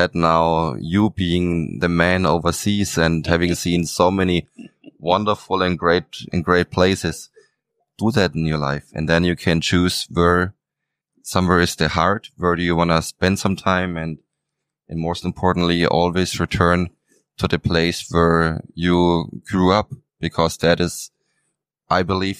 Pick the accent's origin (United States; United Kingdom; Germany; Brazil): Germany; Nuremberg, Bavaria; English is a second language; I love my hometown, Nuremberg. I was so proud of being over there in Houston, Texas, but my home is here.